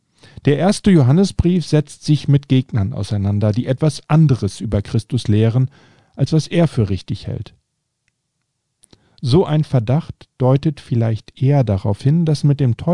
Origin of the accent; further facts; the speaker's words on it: Northern Germany, Germany; Bei der alemannischen Fastnacht in Freiburg habe ich als Norddeutscher bunte, fast angsteinflößende Gestalten mit Masken gesehen.